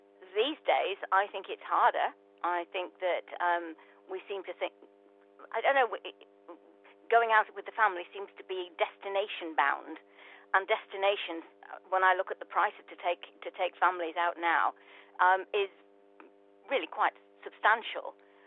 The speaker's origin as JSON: {"language": "English", "town": "Liverpool", "region": "North West England", "country": "United Kingdom", "tie": "born or raised there", "said": "Well, for me, yes, I was brought up in Liverpool"}